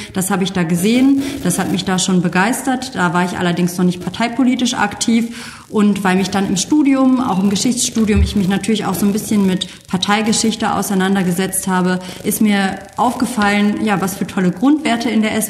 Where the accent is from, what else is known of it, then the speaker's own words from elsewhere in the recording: Kamp-Lintfort, North Rhine-Westphalia, Germany; also born or lived in Xanten; Nein, ich bin nicht in Ella geboren. Ich bin auch nicht in Düsseldorf geboren. Ich bin in Xanten geboren, war dann 3 Tage lang dort und bin die restlichen 18 Jahre bis zu meinem Auszug in Kamp-Lintfort, der Zechen- und Klosterstadt, aufgewachsen.